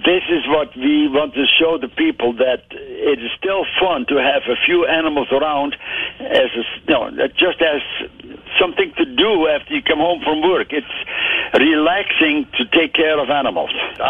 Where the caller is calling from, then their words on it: Michigan, United States; We are in Michigan, right in the middle of Michigan.